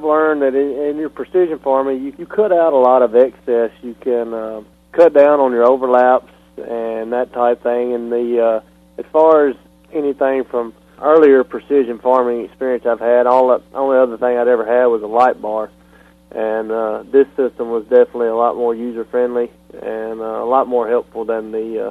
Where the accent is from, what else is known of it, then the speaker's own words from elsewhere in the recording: Halls, Tennessee, United States; I'm from Halls, Tennessee.